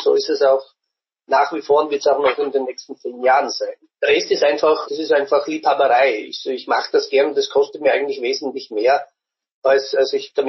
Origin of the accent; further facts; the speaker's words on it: Burgenland, Austria; Ich war der erste Burgenländer 1997, der auf einen 8000er gestiegen ist